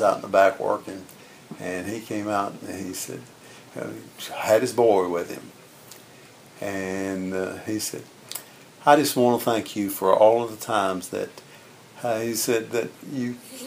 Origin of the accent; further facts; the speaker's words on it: Breckenridge, Texas, United States; born there; I was born in Breckenridge. Breckenridge, Texas.